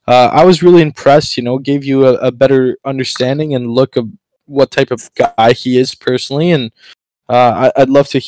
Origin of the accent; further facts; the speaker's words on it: Canada; as a French Canadian, I'm not offended